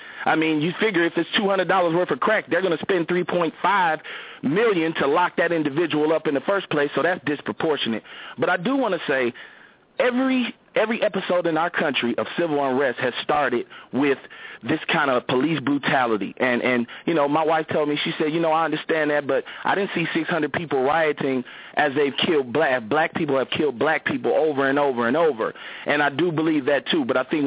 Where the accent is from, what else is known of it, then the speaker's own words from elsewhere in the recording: Milwaukee, Wisconsin, United States; But on the other hand, I am from Milwaukee.